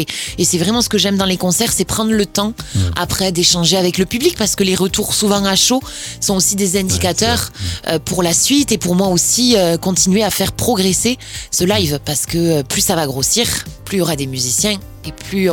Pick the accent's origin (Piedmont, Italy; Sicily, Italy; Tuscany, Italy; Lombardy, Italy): Tuscany, Italy; Florence; parce que j'ai grandi à Florence. Donc vraiment, j'étais à l'école de musique à Florence. J'ai fait du théâtre à Florence, de la danse là-bas.